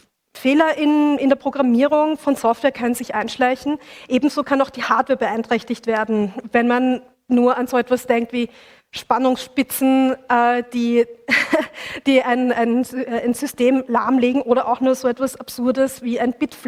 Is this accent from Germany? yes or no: no; Austria; weil bei uns in Österreich wurde extra Internet über Internetwahlen diskutiert